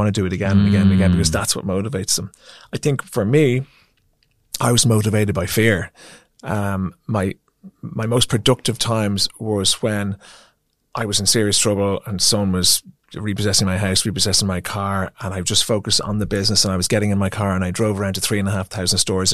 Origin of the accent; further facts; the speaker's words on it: Ireland; even though we're Irish, we're great in a pub or a restaurant